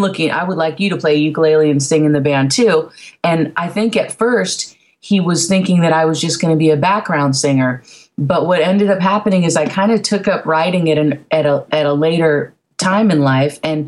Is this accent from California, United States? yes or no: yes; California, United States; And we grew up, Josh and I grew up in the Bay Area in Marin County.